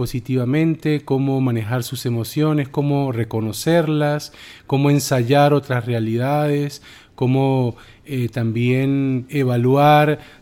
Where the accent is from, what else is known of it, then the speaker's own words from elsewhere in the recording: Montevideo, Uruguay; also born or lived in Panama; now in Costa Rica; padre de tres hijas, migrante, ahora en Costa Rica, soy uruguayo, nacido en Montevideo, que residió durante casi la mitad de su vida en Panamá y ahora radicado en Costa Rica desde hace 2 años. Muy contento de estar aquí y también profundamente centroamericano.